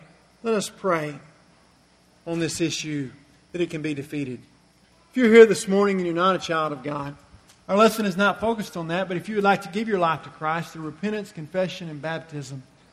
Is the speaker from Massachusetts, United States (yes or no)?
no; Missouri, United States; also born or lived in Tennessee; I have lived in, grew up in Missouri, lived in Tennessee a while, and I like both those states.